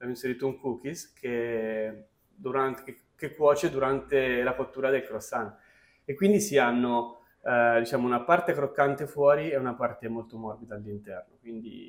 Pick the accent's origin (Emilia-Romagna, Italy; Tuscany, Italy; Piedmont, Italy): Tuscany, Italy; Arezzo; Io sono di Arezzo, anche ad Arezzo si fanno i cantucci, anche se i cantucci sono di Prato.